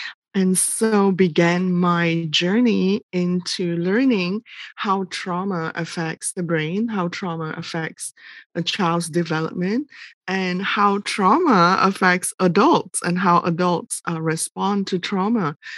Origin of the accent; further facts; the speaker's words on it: Malaysia; now in United States; I'll start by saying that I'm from Malaysia originally and have been in the United States for more than 20 years. So I've lived more than half my life here.